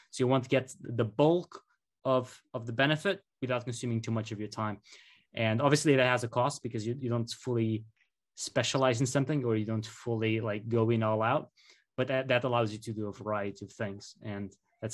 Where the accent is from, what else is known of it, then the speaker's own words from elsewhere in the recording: Portugal; English is a second language; moved away as an adult; now in Slovenia; So I was born in Portugal, and I lived there for most of my life.